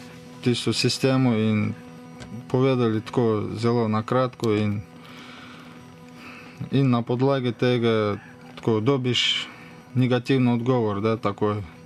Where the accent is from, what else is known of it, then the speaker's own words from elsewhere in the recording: Kazakhstan; Slovenian is a second language; moved away as an adult; now in Slovenia; mi smo prišli iz Republike Kazahstan. 3 leta nazaj vprašali smo zaščitu v Republiki Slovenije.